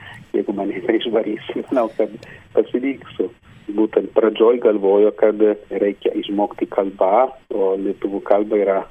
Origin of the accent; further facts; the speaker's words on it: Italy; Lithuanian is a second language; Bendrai žmonės gal vertina, kaip italas, nu, turiu daugiau tą galimybę bendrauti spontaniškai